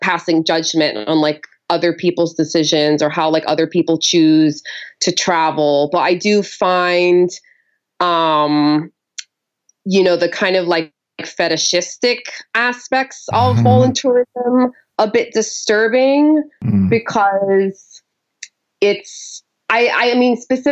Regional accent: Cali, Valle del Cauca, Colombia; growing up in Cali, right? Where like I'm going to, you know, a private school where everyone's being taught English.

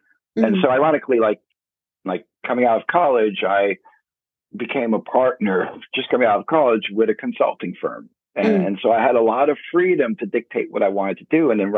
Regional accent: United States; you're from the UK, I'm from the States, we went to China.

